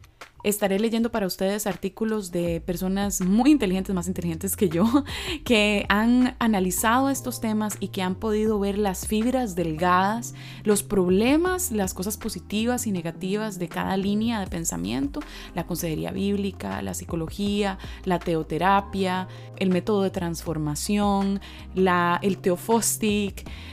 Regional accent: Costa Rica; now in Philadelphia, United States; Soy costarricense, pero vivo en Filadelfia

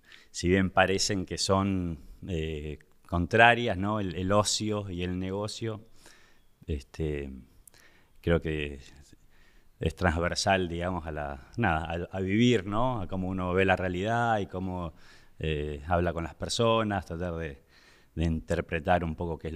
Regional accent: Tucumán, Argentina; born there; Nací en Tucumán, en el norte, mi viejo norteño. Tengo 5 hermanos, familia numerosa, artistas.

